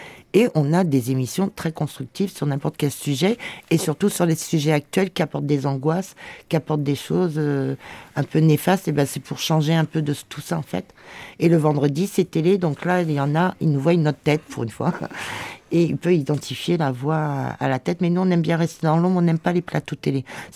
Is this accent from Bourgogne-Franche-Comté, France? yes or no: no; Provence-Alpes-Côte d'Azur, France; moi, je viens du Var